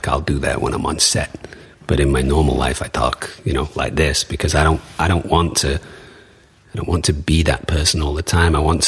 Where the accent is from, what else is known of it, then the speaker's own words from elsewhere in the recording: Manchester, North West England, United Kingdom; I come from Manchester. But I don't say that. I say Manchester. I come from Manchester.